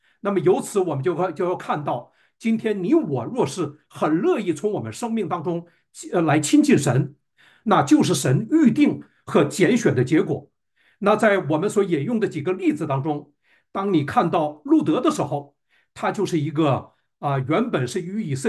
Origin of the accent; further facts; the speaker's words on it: China; 那按照我们中国人呢的习惯我记得当我小的时候，一过完正月15，大人就要说了，说你要收心了